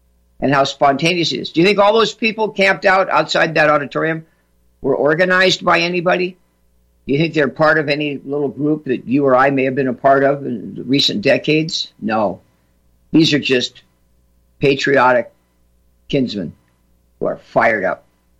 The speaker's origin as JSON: {"language": "English", "region": "California", "country": "United States", "tie": "born or raised there", "said": "Well, you know, I don't want to disparage California because it's my home state. I grew up there. I love the great state of California, what it used to be"}